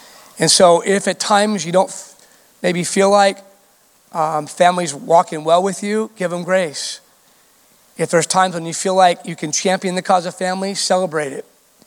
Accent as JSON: {"language": "English", "town": "Orange County", "region": "California", "country": "United States", "tie": "born or raised there", "said": "I grew up in Orange County."}